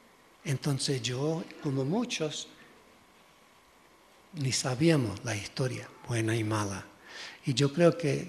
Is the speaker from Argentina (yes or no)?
no; Puerto Rico; Aunque yo soy puertorriqueño y yo sé de la colonización